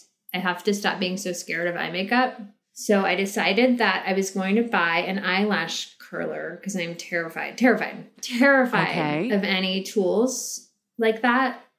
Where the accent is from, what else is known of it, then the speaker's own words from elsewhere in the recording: India; I'm Indian. So like my mother smelled, like my grandma smelled like a little bit of incense and a little bit of this and a little bit of that.